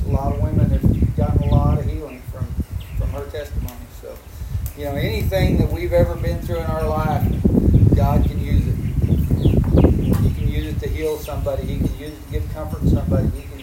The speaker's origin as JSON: {"language": "English", "region": "Arizona", "country": "United States", "tie": "born or raised there", "said": "You know, I grew up in Arizona, so I'm kind of familiar with the Mormon church."}